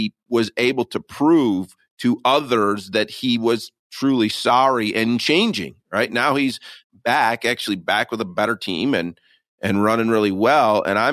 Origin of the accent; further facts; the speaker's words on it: Michigan, United States; I'm born and raised in Michigan.